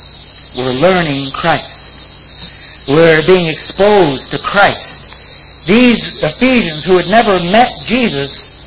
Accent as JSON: {"language": "English", "region": "New York", "country": "United States", "accent": "New York", "said": "And so there I'd bust into the meeting with my New York accent and everything"}